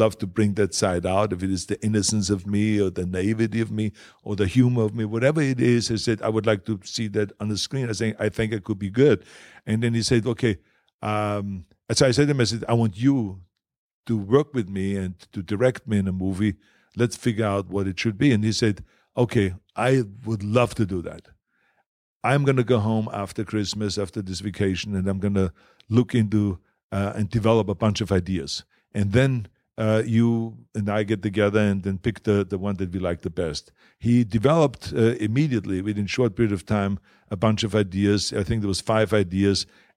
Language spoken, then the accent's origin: English; Germany; accent: German; English is a second language; now in United States; I was there talking with my German accent and all this.